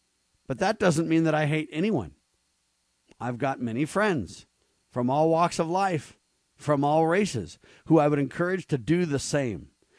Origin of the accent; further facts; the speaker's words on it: California, United States; born there; now in Utah, United States; I'm actually a man of dual heritage. I was born in California, adopted by members of the Church of Jesus Christ of Latter-day Saints, Mormons, and I've grown up Now I live in Utah